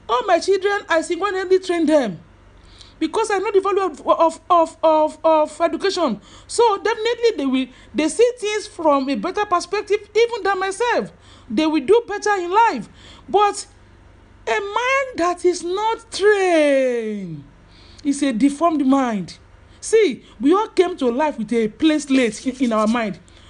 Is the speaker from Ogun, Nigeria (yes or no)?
no; Lagos, Nigeria; I'm a Nigerian, a proud southerner. I'm from Lagos, Osun. My mom is from Elisha. My dad is from Epe.